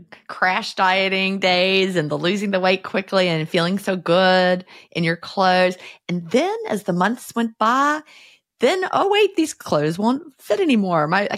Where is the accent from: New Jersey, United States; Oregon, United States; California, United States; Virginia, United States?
Virginia, United States; born or raised there